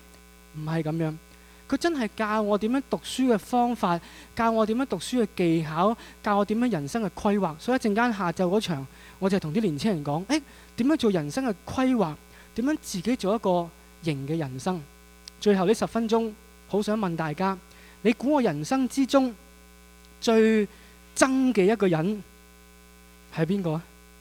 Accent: China; 有时我不明白为什么我们中国人这么喜欢踩一些小朋友，是吧？

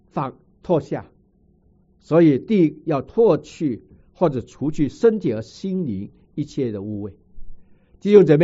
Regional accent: China; 我们中国人到新年的时候，我们一定会找一个新的衣服穿上。我还记得小的时候父母到新年的时候给一个新的衣服让我们穿

